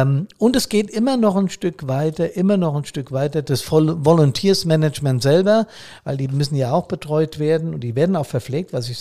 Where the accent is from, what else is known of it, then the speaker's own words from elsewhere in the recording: Frankfurt, Hesse, Germany; Frankfurt, meine Heimat